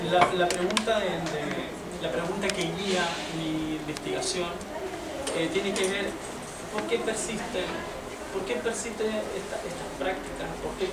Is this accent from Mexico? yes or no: no; Concepción, Biobío, Chile; yo soy chileno, como se darán cuenta por el acento. Soy de una ciudad del sur de Chile, de Concepción. Soy homosexual.